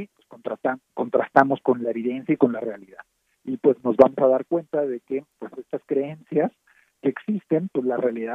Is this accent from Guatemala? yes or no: no; Mexico; somos un país, somos mexicanas y mexicanos en este país